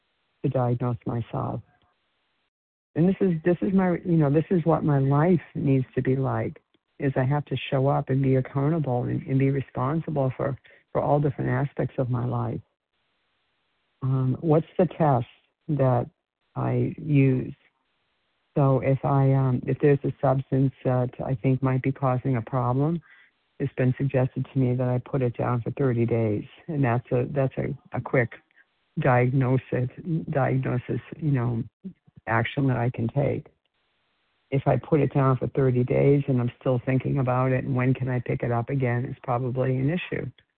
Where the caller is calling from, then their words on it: Florida, United States; And I'm calling from Florida this morning.